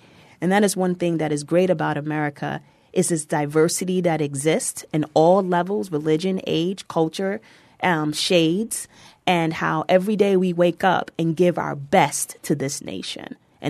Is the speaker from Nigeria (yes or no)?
yes; Nigeria; I know being Nigerian, that has helped Nigeria in particularly.